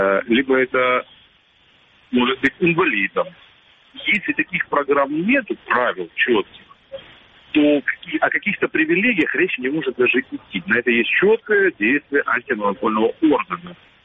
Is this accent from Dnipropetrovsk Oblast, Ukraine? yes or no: no; Crimea, Ukraine; я крымчанин, с рождения своего нахожусь здесь